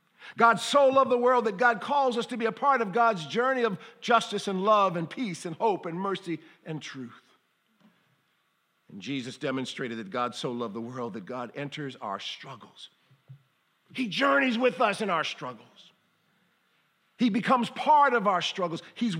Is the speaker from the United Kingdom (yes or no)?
no; Cleveland, Ohio, United States; now in Brooklyn, United States; Here I am, growing up in Cleveland, Ohio.